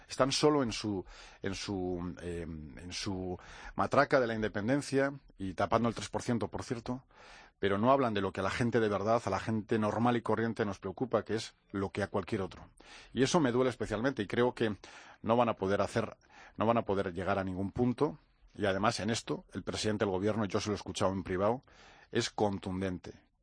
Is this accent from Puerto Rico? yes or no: no; Vitoria, Basque Country, Spain; yo llevo a Vitoria en el corazón, lo digo siempre, porque es verdad. Porque es mi tierra, porque es mi gente